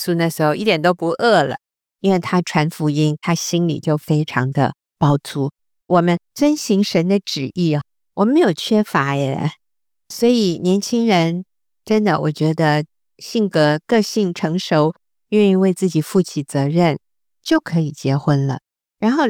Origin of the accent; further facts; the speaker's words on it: United States; 我虽然是在美国长大